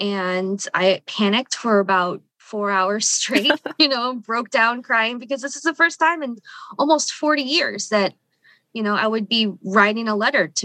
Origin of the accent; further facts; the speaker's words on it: United States; a culture and a past that I was barely aware it existed growing up in America.